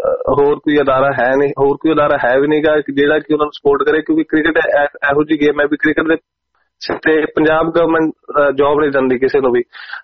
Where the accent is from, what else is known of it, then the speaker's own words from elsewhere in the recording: Moga, Punjab, India; ਮੇਰਾ ਜੱਦੀ ਪਿੰਡ ਸੋਢੀ ਵਾਲਾ ਵੀਰ ਜੀ, ਮੈਂ ਮੋਗੇ ਤੋਂ ਬਿਲੋਂਗ ਕਰਦਾ, ਮੈਂ ਜੰਮਿਆ ਪਲਿਆ ਮੋਗੇ ਹੈ